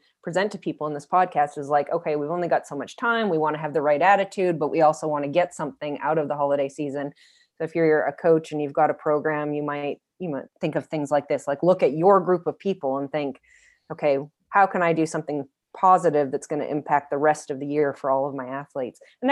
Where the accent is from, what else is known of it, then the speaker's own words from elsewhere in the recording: Canada; now in United States; I mean, I just removed my entire Canadian card. Not only am I cold in 60 degrees, I don't know how to ski.